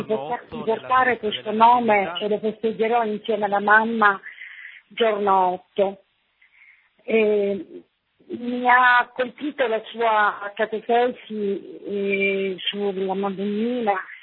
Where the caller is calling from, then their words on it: Messina, Sicily, Italy; Io sono di Messina